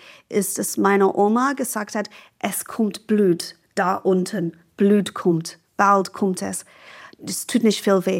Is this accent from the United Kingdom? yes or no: yes; England, United Kingdom; als Engländerin mit NHS-Sozialisierung